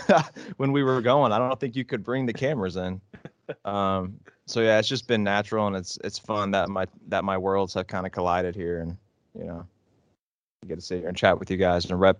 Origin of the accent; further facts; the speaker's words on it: Shelbyville, United States; Yeah, no, so I grew up in Shelbyville, southeast side, you know, 25 minutes from downtown, 30 minutes from downtown.